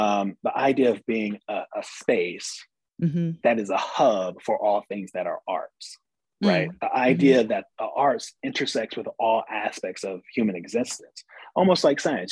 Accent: Milwaukee, Wisconsin, United States; I'm from Milwaukee. I'm from the 53206 zip code and spent time in the Washington Park area.

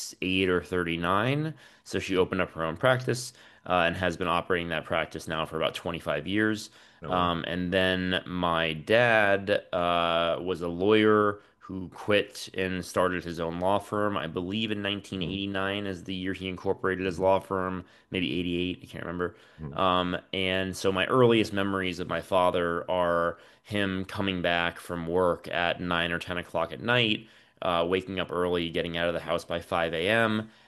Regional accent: Florida, United States; And I grew up in South Florida. I currently live in Miami. I just moved back after 17 years gone after high school.

